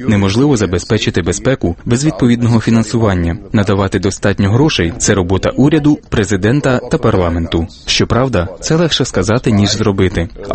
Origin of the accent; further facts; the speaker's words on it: Germany; У Німеччині, звідки я родом